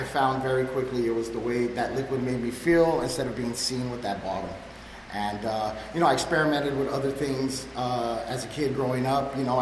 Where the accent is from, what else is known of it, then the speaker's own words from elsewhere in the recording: Hollywood, California, United States; And a little bit about me. I grew up in the Hollywood area.